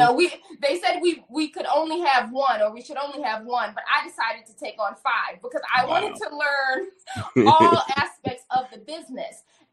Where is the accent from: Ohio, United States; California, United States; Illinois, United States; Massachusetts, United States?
Illinois, United States; Bartlett; moved away as an adult; also born or lived in Chicago / New York; in Chicago, my hometown, Bartlett, Illinois.